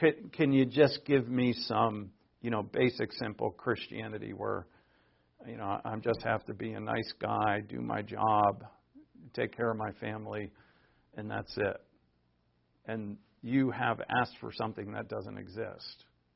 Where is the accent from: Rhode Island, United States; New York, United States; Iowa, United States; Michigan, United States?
Rhode Island, United States; Newport; I grew up in Rhode Island, in Newport, Rhode Island, if you ever heard of.